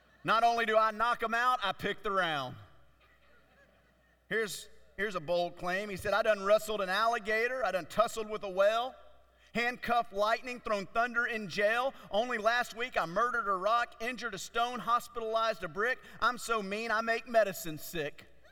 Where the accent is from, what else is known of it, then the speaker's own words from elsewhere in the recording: Louisiana, United States; You know, I've told the church before, I'm from Louisiana. It's where I grew up.